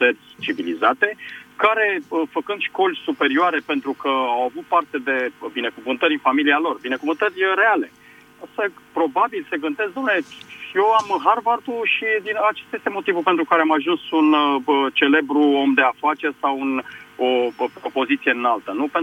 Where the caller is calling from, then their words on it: Bucharest, Romania; sunt din București.